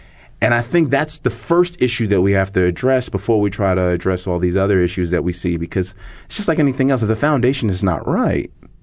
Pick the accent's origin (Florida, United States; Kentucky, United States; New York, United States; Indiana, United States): New York, United States; Brooklyn; growing up in Brooklyn, I joke about this all the time, that for the first 8 years, I honestly thought the majority of the country was Black, because that's all I saw.